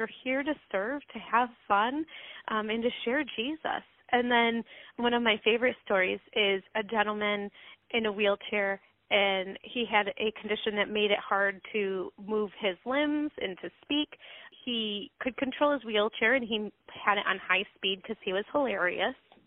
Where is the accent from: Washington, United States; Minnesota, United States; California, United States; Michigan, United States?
Michigan, United States; And in Florida, it's 96 degrees at the end of May. I'm from Michigan. It's hot.